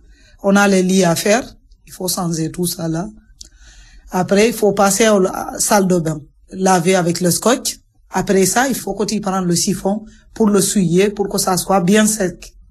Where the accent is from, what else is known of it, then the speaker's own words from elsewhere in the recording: Senegal; moved away as an adult; now in France; j'ai 42 ans, je suis originaire du Sénégal. Je suis là depuis 1900, mois d'avril 81.